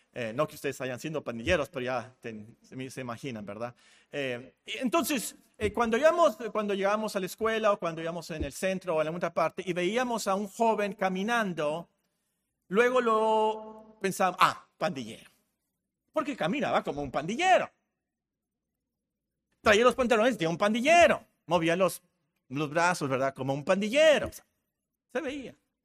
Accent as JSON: {"language": "Spanish", "town": "Hermosillo", "region": "Sonora", "country": "Mexico", "also_born_or_lived": "Guerrero / Culiacán / Phoenix", "said": "yo soy de Hermosillo, yo llegué aquí en 1968. ¿Pero por qué hablas así? Bueno, resulta que yo nací en Guerrero de casualidad porque mi papá trabajaba ahí. Y luego viví en Sinaloa, en Culiacán, y luego viví aquí en Hermosillo"}